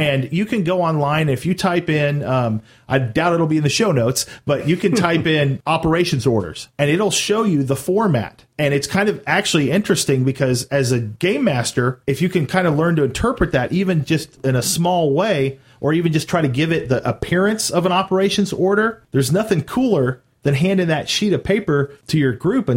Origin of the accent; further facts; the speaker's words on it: Leavenworth, Kansas, United States; And what's interesting is I'm from Leavenworth, Kansas